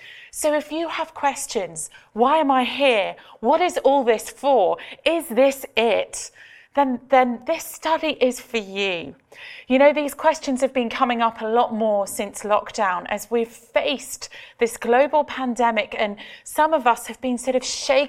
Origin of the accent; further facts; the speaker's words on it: Australia; born there; My mum is English, but I was born in Australia. And my family have actually moved around quite a lot. I've lived in 10 different places.